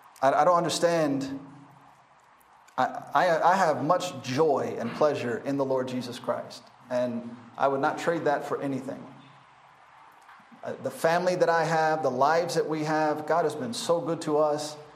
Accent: the South, United States; I mean, I'm from the South in America. I mean, that's what we are.

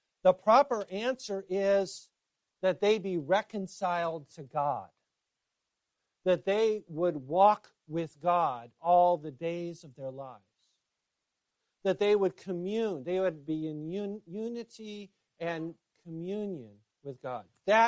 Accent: United States; So we as an American expect happiness, demand it.

